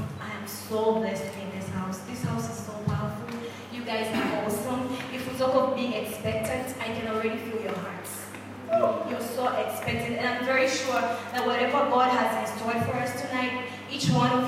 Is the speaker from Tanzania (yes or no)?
yes; Dar es Salaam, Tanzania; And I come from Dar es Salaam.